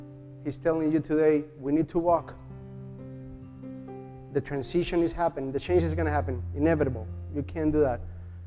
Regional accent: Puerto Rico; English is a second language; moved away; when I was moving from Puerto Rico to here, it's tough. It's transition, so it's changes. So 10 years ago, we have to move over here. It's a new culture, new environment, language. I still struggling, you know that.

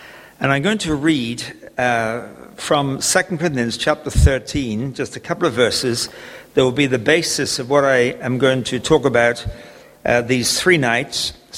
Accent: England, United Kingdom; moved away as an adult; now in Toronto, Canada; we lived in England. We're from Britain. And we were many years at Cape and Ray Hall. And in 2001, we moved across to Toronto in Canada.

